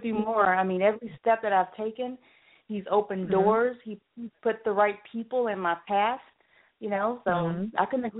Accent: Mobile, Alabama, United States; I also have roots in Southern Alabama. I'm from Mobile, Alabama.

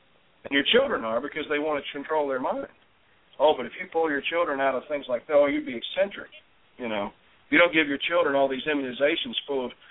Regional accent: the South, United States; So a lot of people, if they're from the South, will be angry, but I'm from the South too, so I understand that word ain't.

